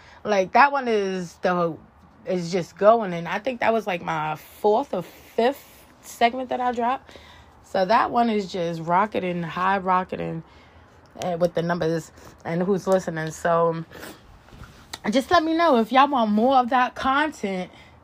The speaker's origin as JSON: {"language": "English", "country": "United States", "said": "I know y'all was going to be there because, you know, I am from the United States."}